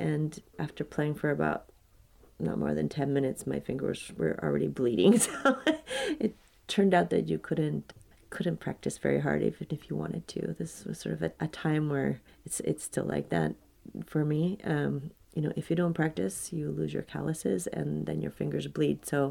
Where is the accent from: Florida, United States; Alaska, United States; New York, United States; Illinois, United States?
Alaska, United States; Juneau; also born or lived in Japan / China / Korea; I grew up in Juneau and graduated from Juneau Douglas High School in 1987 and became an exchange student pretty immediately after that. I lived in Japan, then in China, then later in Korea